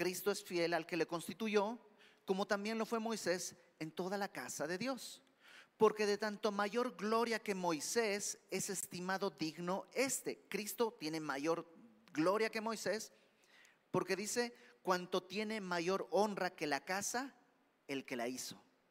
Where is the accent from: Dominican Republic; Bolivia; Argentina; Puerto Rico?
Bolivia; Santa Cruz de la Sierra, Santa Cruz; en el pueblo donde yo crecí, en Santa Cruz